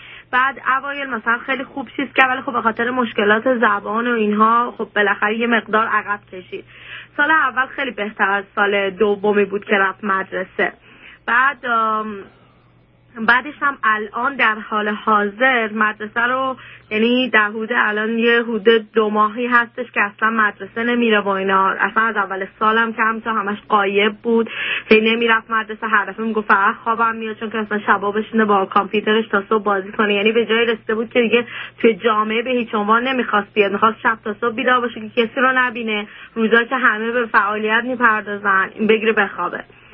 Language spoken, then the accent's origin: Persian; Iran; moved away as an adult; ما در حدود 2 سال و خورده‌ای هستش که از ایران اومدیم اینجا.